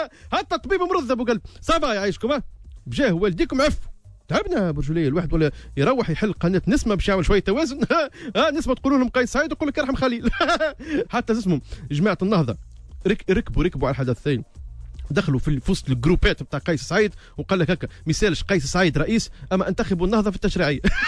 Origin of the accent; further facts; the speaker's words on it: Tunisia; عندنا في تونس